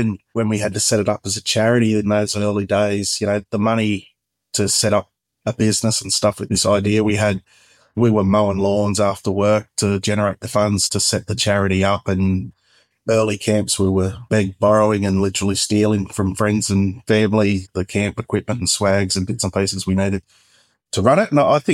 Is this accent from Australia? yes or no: yes; Cowra, New South Wales, Australia; also born or lived in Leeton; So I moved around a bit as a kid, but I was born in Leeton in New South Wales and then grew up kind of out in Cowra. Mum and Dad had a pub in Cowra, so we lived there for quite a fair chunk of my childhood.